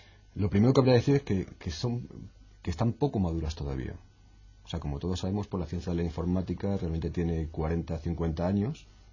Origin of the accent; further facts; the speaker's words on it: Spain; yo soy un español y yo formo parte de esto